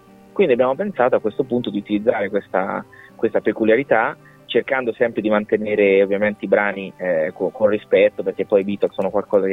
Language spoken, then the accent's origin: Italian; Ancona, Marche, Italy; quindi noi siamo tutti di Ancona